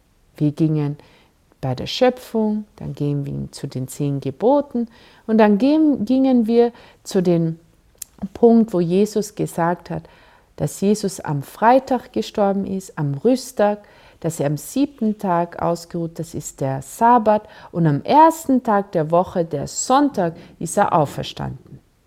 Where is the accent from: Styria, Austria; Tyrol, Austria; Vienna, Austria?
Vienna, Austria; ich komme aus Wien und fliege wegen einer Missionsreise auf den Philippinen.